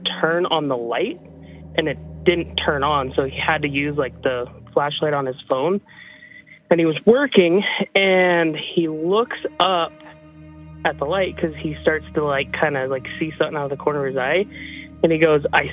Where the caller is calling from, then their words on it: Idaho, United States; The Irish Potato from Idaho.